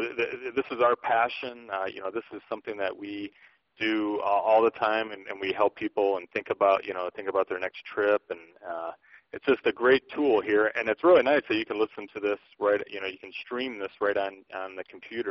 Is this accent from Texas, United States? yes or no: no; Detroit, Michigan, United States; I'm from Detroit, Michigan area